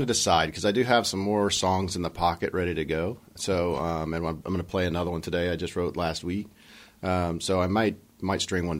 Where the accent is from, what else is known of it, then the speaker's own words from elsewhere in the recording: Huntsville, Alabama, United States; moved away as an adult; I am. I'm from Huntsville, Alabama.